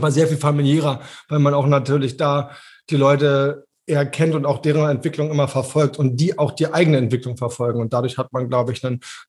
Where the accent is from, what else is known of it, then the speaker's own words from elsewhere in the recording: Berlin, Germany; now in Hamburg, Germany; Klar, ich bin in Berlin geboren, tatsächlich gebürtiger Hauptstädter und bin dann nach Hamburg gegangen zum Studio, also fürs Studium